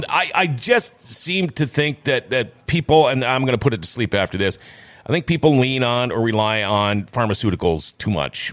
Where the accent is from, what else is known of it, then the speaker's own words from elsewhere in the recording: Thief River Falls, Minnesota, United States; Because I've got a friend in Thief River Falls, my hometown.